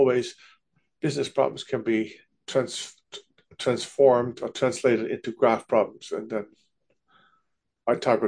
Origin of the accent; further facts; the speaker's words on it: Netherlands; English is a second language; moved away as an adult; now in California, United States; About 20 years ago, I came from the Netherlands to California